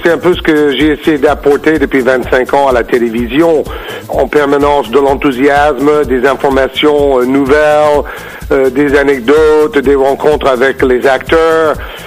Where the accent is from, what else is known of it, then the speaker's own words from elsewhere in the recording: United States; French is a second language; moved away as an adult; now in France; J'ai grandi aux États-Unis en adorant le basket